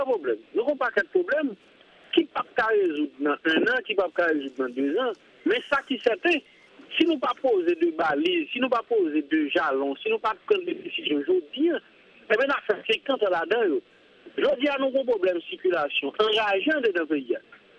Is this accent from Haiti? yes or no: yes; Haiti; Je vais lui-même parler avec vous là en tant qu'haïtien.